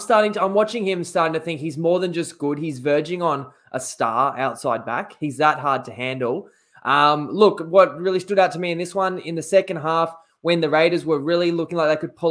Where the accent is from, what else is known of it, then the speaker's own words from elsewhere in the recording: Queensland, Australia; and I'm a Queenslander